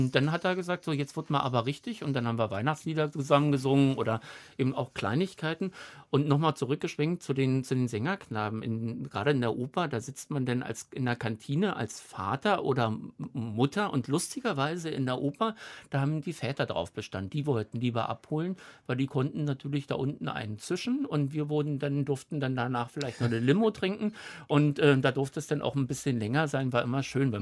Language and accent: German; Berlin, Germany; ich bin in der Pulsklinik geschlüpft. Die ist ja in Charlottenburg, also das ist ganz in der Nähe des Schlosses. Und dann haben wir, sind wir nach Rhein-Niggendorf und da bin ich in der Nähe des Kutschis aufgewachsen.